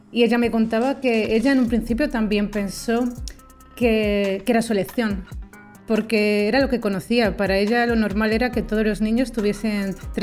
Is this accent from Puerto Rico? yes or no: no; Orgaz, Castilla-La Mancha, Spain; Yo me crié en Toledo, en Orgaz, en un pueblo de Toledo.